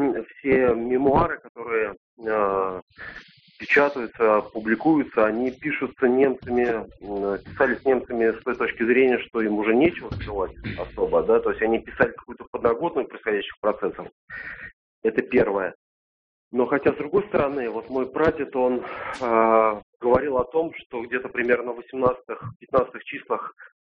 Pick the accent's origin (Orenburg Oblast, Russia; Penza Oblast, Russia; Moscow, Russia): Orenburg Oblast, Russia; Orenburg; Город Оренбург.